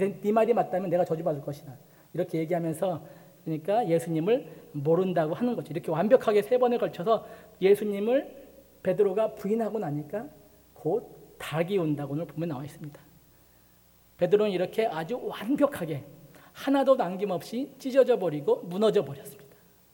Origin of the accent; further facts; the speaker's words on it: Gochang, North Jeolla, South Korea; 제가 그 전라북도 고창이라는 곳에서 할머니 할아버지에게서 어릴 적 자랐어요. 언제부터 냐고 엄마한테 여쭤봤더니 그 두 살 반부터 여덟 살까지 자랐다고 그러시더라고요.